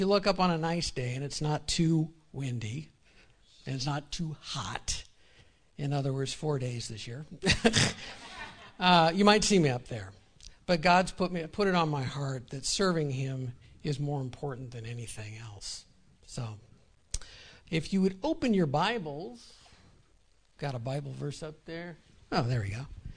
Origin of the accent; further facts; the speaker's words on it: Washington, United States; moved away; I'm one of the deacons here. And just a little bit about me. I'm originally from Washington State, not far from Seattle.